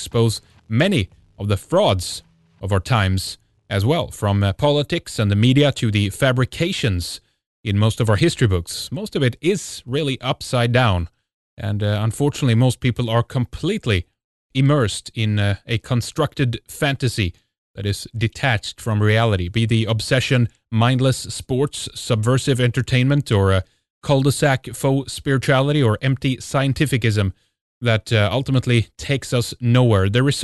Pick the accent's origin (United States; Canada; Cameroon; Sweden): Sweden; I'm from Sweden.